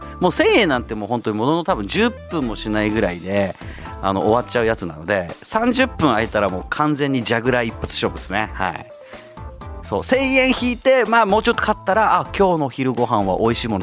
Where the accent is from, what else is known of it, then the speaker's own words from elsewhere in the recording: Zama, Kanagawa, Japan; はい、座間市出身の僕と、相模原出身のタスクくんで、